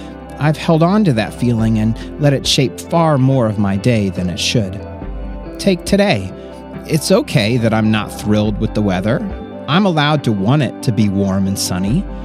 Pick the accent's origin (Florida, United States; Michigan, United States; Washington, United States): Florida, United States; I told you before that I grew up in Florida, and I checked the weather forecast for my old hometown.